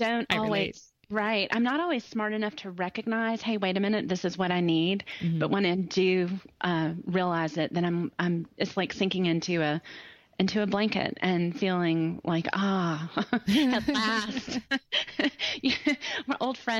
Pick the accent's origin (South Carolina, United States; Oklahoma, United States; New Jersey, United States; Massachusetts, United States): South Carolina, United States; Greenville; also born or lived in Ohio; Oh, I'm from Greenville, South Carolina. My accent, I was born in Ohio, so this accent was developed, but I've lived in Greenville for a long time now, 30-something years on and off.